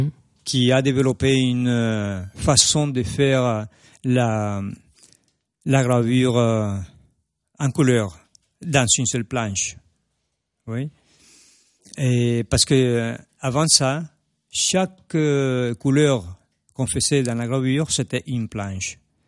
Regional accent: Colombia; moved away as an adult; Oui, la première fois que je suis sorti de la Colombie, c'est juste pour venir à Paris. Je suis venu à Paris étudier la gravure.

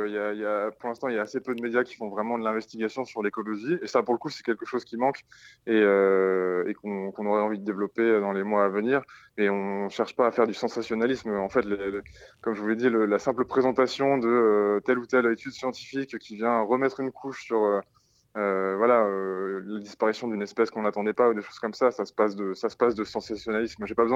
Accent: Lyon, Auvergne-Rhône-Alpes, France; now in Lot, France; Juliette et moi, on vient de Strasbourg et de Lyon respectivement. On habitait à Paris ces temps-ci et en fait, on s'est installé il y a peu dans le Lot.

